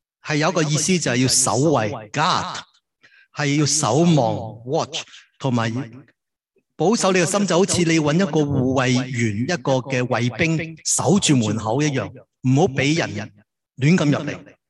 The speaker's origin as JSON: {"language": "Chinese", "country": "China", "said": "我们中国人想到心的时候，我们想到我们的 emotion， 我们的情感。我们中国人讲很多跟这个心有关"}